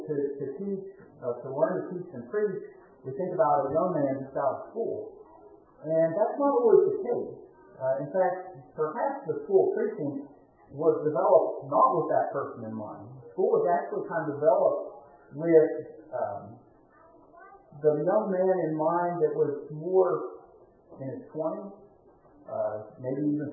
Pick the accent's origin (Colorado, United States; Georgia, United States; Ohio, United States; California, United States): Ohio, United States; Lake Milton; my hometown, Lake Milton, Ohio.